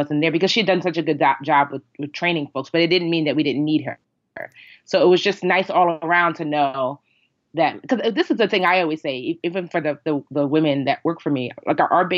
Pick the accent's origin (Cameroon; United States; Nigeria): Nigeria; but being Nigerian during this time of year when Nigeria plays